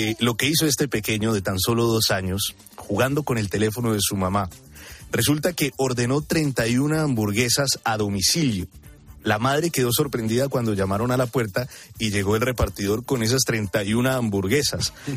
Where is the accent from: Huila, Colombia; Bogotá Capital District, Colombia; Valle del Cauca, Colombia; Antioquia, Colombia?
Bogotá Capital District, Colombia; Bogotá; Yo soy colombiano, de Bogotá. de la capital de Colombia.